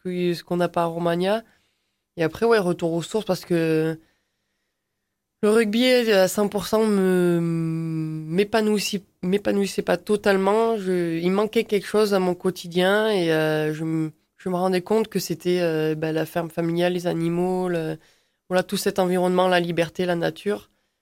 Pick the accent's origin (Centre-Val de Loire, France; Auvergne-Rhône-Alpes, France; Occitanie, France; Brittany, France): Auvergne-Rhône-Alpes, France; Oui, exactement. Vous avez à peu près tout dit. J'ai grandi au sein de la ferme familiale